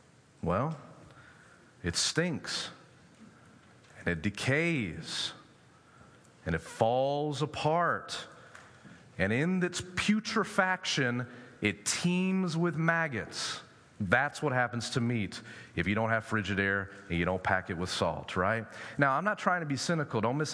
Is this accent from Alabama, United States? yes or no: yes; Mobile, Alabama, United States; Like, I'm from Mobile, Alabama. We ate grits all the time. Waffle House was the place.